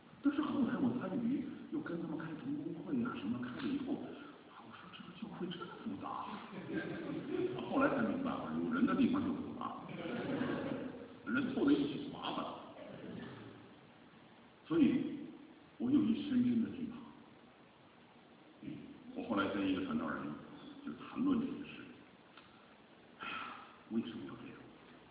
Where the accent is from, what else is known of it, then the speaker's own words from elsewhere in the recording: China; 是不是神有偏心，特别选韩国人多一点，选我中国人少一点，是吗？